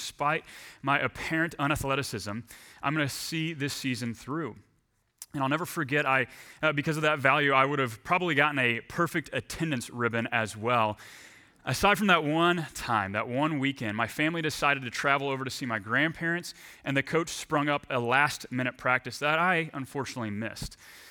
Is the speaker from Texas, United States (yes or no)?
yes; Texas, United States; I grew up in Texas, and the only sport I was good at growing up was hockey.